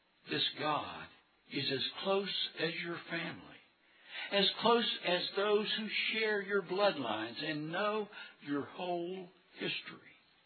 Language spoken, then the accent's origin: English; Huntington, West Virginia, United States; I grew up in Huntington. And while I was there in Huntington, we moved and lived in four different houses during my early years.